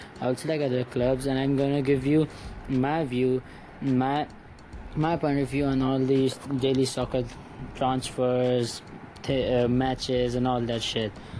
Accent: Karachi, Sindh, Pakistan; And so I'm from Pakistan, from Karachi. I'm 17 years old, and you know, I'm just doing this for some fun.

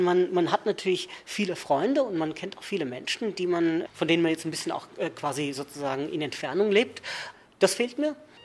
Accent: Lynn, Massachusetts, United States; Mein Name ist ursprünglich vielleicht schottisch, aber mein Vater ist Amerikaner und ich bin in den USA aufgewachsen, in Massachusetts, in der Nähe von Boston, Lynn, Massachusetts.

